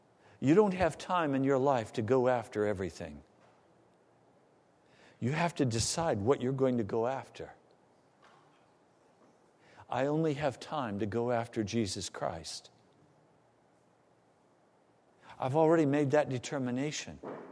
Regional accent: Denver, Colorado, United States; born there; now in Virginia, United States; I don't like living in Virginia. Virginia is not my favorite state. I was born in Denver, Colorado. My heart aches for the mountains of Colorado.

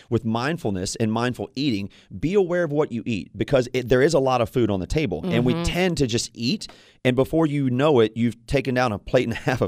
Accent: Louisiana, United States; Like in my family, I'm from Louisiana, right?

